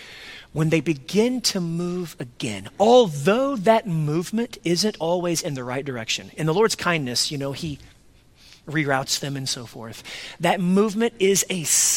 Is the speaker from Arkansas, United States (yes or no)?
no; Texas, United States; That's hot. And I'm from Texas.